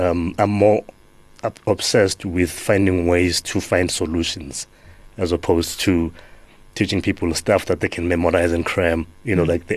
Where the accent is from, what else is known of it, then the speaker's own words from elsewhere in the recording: Soweto, Gauteng, South Africa; I grew up in Soweto